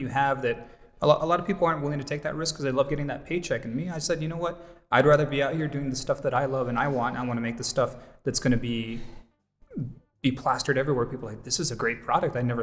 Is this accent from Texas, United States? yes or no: yes; Houston, Texas, United States; now in El Paso, United States; I'm from Houston.